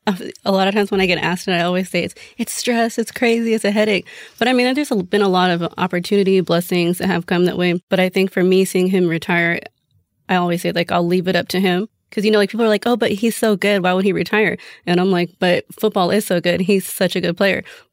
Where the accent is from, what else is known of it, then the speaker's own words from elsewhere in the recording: Houston, Texas, United States; So we're both from Houston.